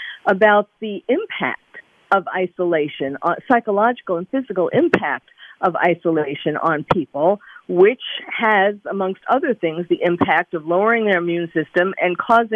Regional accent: New York, United States; I know I'm a New Yorker born and bred.

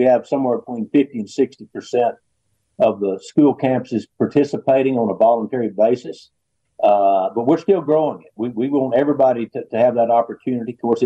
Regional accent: Texas, United States; And the last four generations have been here in Texas farming and ranching. And I grew up here in Central Texas on a farm and ranch, and graduate of Tarleton State University.

